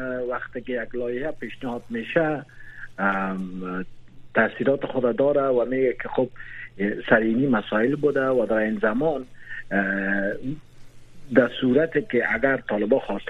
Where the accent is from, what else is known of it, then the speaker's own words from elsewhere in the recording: Afghanistan; ببینین همه ما و شما از افغانستان هستیم